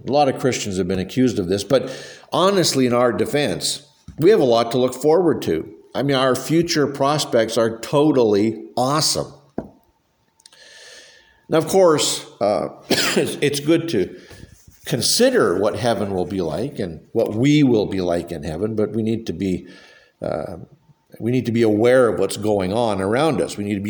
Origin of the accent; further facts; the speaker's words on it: Canada; But I'm from Canada, and you know, those pasty, cold Canadians, generally we tend to love the heat.